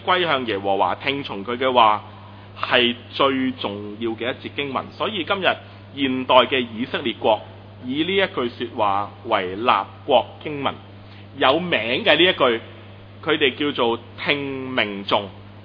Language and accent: Cantonese; Hong Kong; 我哋香港人已经被训练。